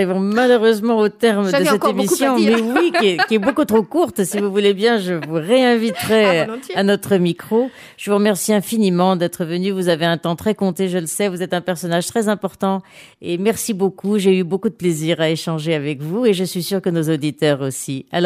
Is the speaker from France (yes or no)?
no; Switzerland; je suis suissesse et vis en Suisse